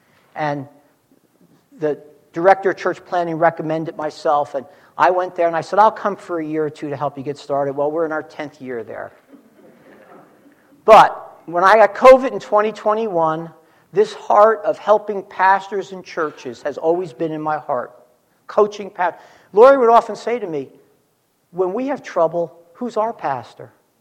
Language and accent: English; New Jersey, United States; Because when we grew up in New Jersey, there weren't all the churches that were there that are there now. Everyone I knew was either Roman Catholic or Jewish.